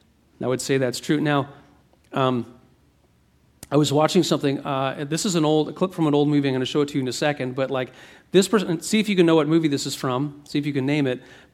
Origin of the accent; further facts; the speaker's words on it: Bracebridge, Ontario, Canada; Like, I grew up in Bracebridge.